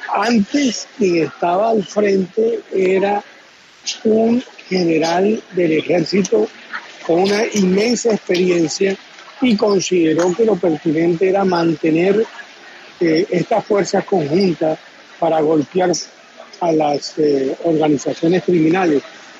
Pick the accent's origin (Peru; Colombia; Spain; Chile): Colombia; yo como colombiano que pienso en la seguridad